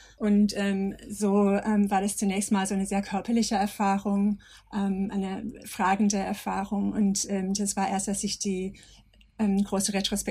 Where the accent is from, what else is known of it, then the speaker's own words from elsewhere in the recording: Australia; moved away as an adult; now in Germany; ich komme aus Australien